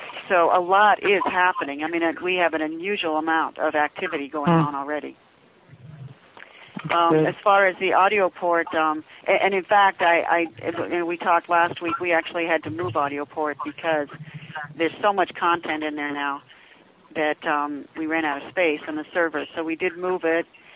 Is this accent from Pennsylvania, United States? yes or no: no; Ames, Iowa, United States; I was in my hometown of Ames, Iowa